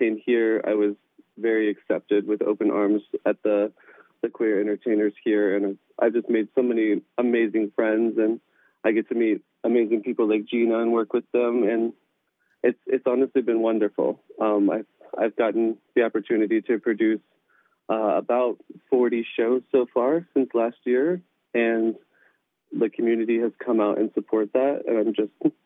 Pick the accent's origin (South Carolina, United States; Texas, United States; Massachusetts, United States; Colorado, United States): Colorado, United States; Denver; I come from Denver, which is just a larger metropolitan area with a lot more competition, a lot more kind of a drag.